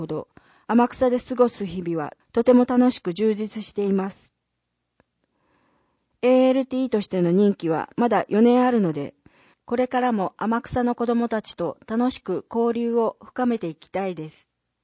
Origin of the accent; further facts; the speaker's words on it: Georgia, United States; Japanese is a second language; now in Japan; アメリカのジョージア州出身です。2017年から1年間、愛知県名古屋市に留学し、